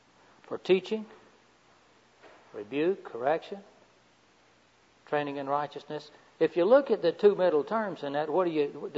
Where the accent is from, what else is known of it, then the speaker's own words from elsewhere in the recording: Florida, United States; That I'm from the main part of Florida. That's that little strip of semi-highland country.